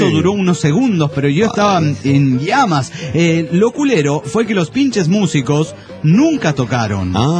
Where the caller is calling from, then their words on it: St. Cloud, Minnesota, United States; desde St. Cloud, Minnesota, estoy emputado y encabronado.